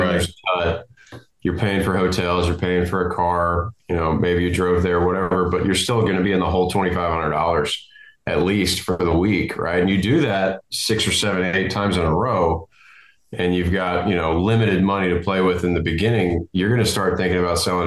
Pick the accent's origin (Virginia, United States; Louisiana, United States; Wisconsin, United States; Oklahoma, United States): Louisiana, United States; I love representing the state of Louisiana. I grew up in Louisiana.